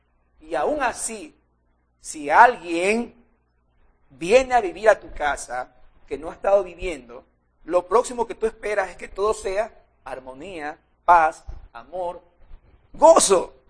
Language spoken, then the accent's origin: Spanish; Guayaquil, Guayas, Ecuador; yo culturalmente, como guayaquileños, como ecuatorianos